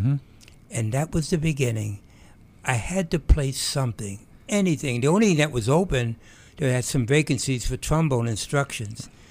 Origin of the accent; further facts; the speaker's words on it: New York City, New York, United States; I grew up in Harlem in New York City, West 138th Street. We lived in an apartment building. We were on the first floor.